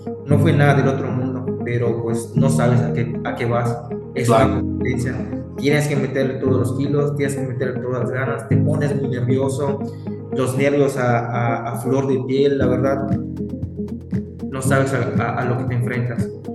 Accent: Mérida, Yucatán, Mexico; Soy de Mérida y laboro en Audi Center Mérida.

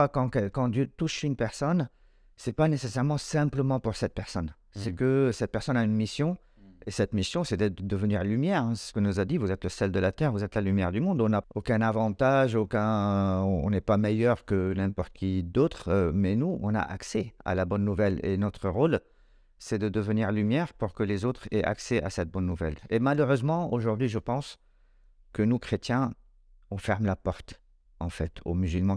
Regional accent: Lebanon; Parce que je suis Libanais

